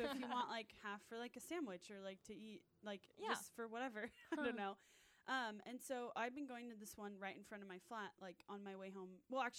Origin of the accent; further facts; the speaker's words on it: California, United States; my mom is French, but I'm from Southern California.